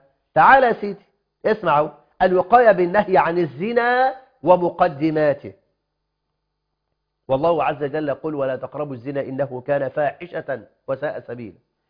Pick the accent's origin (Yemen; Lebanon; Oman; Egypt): Egypt; اللهم اجعل بلدنا مصر أمنا أمانا وسائر بلاد المسلمين